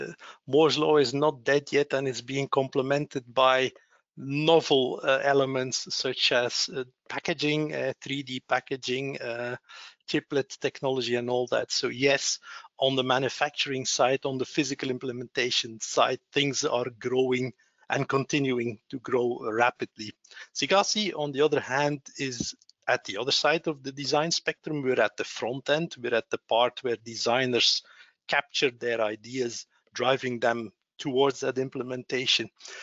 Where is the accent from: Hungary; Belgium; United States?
Belgium; Flanders; in the region where I grew up in Flanders